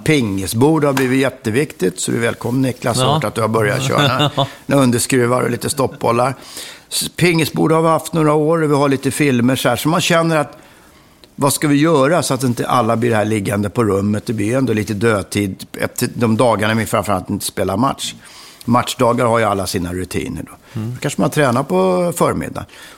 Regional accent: Huddinge, Stockholm County, Sweden; Det var vimlade unga där jag växte upp i Huddinge på Rådsvägen, Rådsbacken.

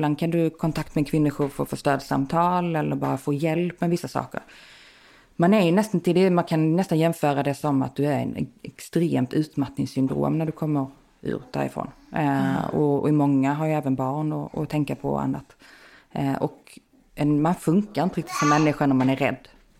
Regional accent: Skåne, Sweden; moved away as an adult; now in Stockholm, Sweden; Att jag är född från Skåne, flyttade upp till Stockholm efter gymnasiet in på sig.

